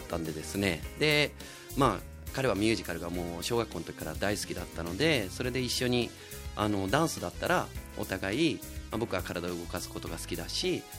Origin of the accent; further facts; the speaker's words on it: Fukuoka, Japan; もともと僕博多なんですけども